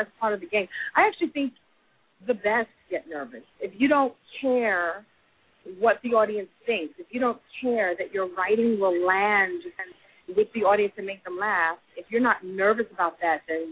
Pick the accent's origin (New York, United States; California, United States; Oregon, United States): New York, United States; New York City; I'm from Brooklyn, New York.